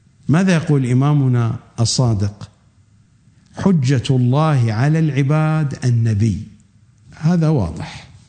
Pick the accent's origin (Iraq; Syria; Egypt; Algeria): Iraq; accent: Iraqi; كما نقول في أمثلتنا الدارجة في لهجتنا العراقية يلقفها وهي طائرة يعني